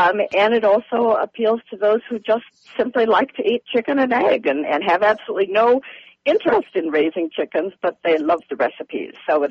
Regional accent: Midwest, United States; I'm from the Midwest, I'm actually in Minnesota here

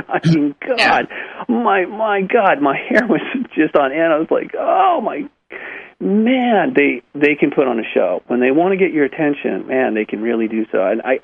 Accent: Malibu, California, United States; I was standing on the driveway back where I grew up, on the house where I grew up in Malibu

